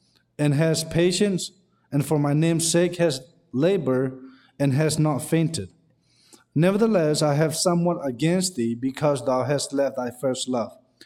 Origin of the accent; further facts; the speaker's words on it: Thailand; also born or lived in Burma; now in United States; I wasn't born here. I was born in Burma. I grew up in Thailand. I'm not American citizen by birth. I'm American citizen by choice. I'm American by choice